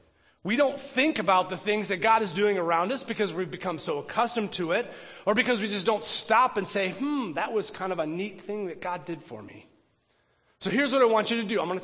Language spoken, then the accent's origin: English; Michigan, United States; I grew up in Michigan, and in the fall, a tradition that a lot of families do, and our family did, we would go apple picking.